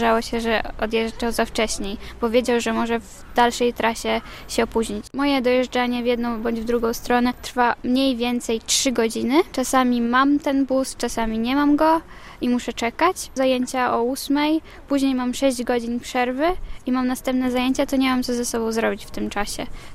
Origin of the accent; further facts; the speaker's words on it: Lizynowa, Podlaskie Voivodeship, Poland; Pochodzę z Lizynowej i to około 50 km od Białegostoku.